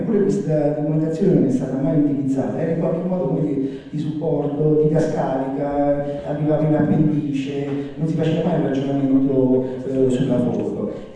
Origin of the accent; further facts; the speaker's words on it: Salerno, Campania, Italy; io provengo da Salerno